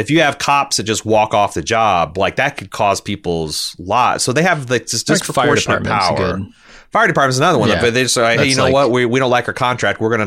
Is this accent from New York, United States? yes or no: yes; New York City, New York, United States; I'm from New York City, which goes without saying is a horribly policed city